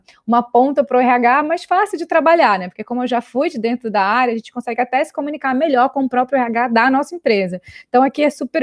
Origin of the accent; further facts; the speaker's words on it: Brasília, Federal District, Brazil; now in Mexico; Então, eu nasci em Brasília. Agora eu estou morando no México, mas eu tenho uma casa em São Paulo, então eu estou aqui um tempo. Depois eu vou regressar a São Paulo, mas eu sou natural de Brasília.